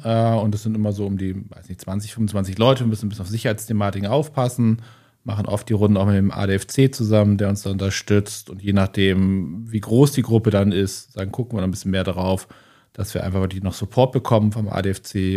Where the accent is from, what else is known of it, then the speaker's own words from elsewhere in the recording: Bremen, Germany; was in Bremen halt toll ist, ist, ich komme aus Borgfeld, da ist das Blockland halt natürlich immer auf dem Weg